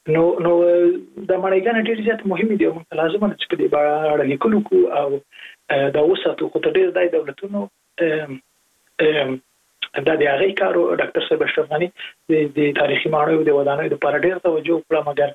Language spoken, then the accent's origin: Pashto; Jalalabad, Nangarhar, Afghanistan; زه په جلال آباد کې لوی سوی